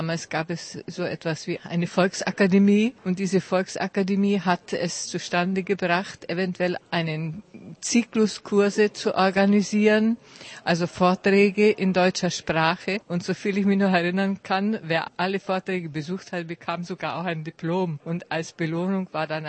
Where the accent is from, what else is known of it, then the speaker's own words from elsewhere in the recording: Jablonec nad Nisou, Liberec Region, Czechia; now in Ústí nad Labem, Czech Republic; komme eigentlich aus Kablons, wohne bereits über 50 Jahre in Aussig. Und der Grund, dass wir hierher gekommen sind, war eigentlich die Industrie.